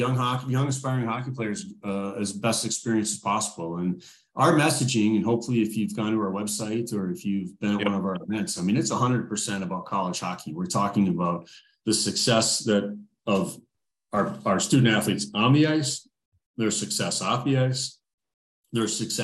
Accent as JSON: {"language": "English", "town": "Duluth", "region": "Minnesota", "country": "United States", "tie": "born or raised there", "said": "I grew up in Duluth"}